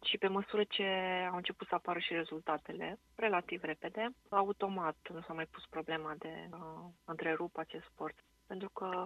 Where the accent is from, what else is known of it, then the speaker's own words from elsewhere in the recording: Reghin, Mureș County, Romania; eu fiind din Reghin, născută și crescută la Reghin.